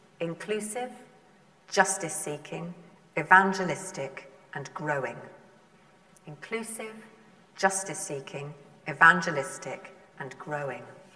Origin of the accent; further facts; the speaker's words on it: London, United Kingdom; now in Whitney, United Kingdom; I come from Whitney. Well, I come from London, but I've been in Whitney a long time.